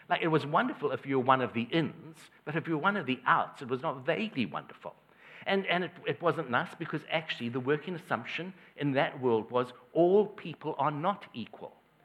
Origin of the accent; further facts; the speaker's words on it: South Africa; You might pick up from my accent that I originally come from South Africa.